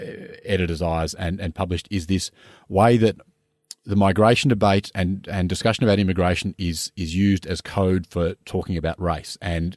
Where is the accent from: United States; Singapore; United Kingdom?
Singapore; born there; but I was born in Singapore